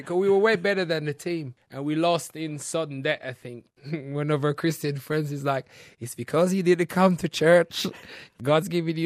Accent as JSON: {"language": "English", "country": "Jamaica", "tie": "born or raised there", "said": "I'm Jamaican. I was born and bred in the garrison in Jamaica. My high school that I went to was literally about 2 minutes around the corner from Trenchtown"}